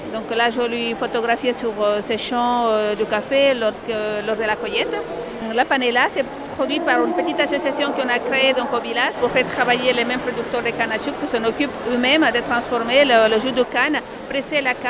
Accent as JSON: {"language": "French", "region": "Amazonas", "country": "Peru", "second_language": "French", "lives_now": "France", "said": "je suis la fille de la productrice, je viens d'un département qui s'appelle Amazonas, qui se trouve au nord du Pérou. Et le village s'appelle Rodriguez de Mendoza"}